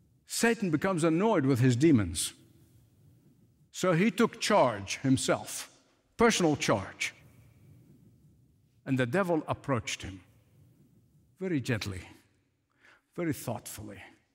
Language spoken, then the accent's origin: English; Egypt; I want to conclude by telling you a story that was drummed in my ear as a boy growing up in Egypt.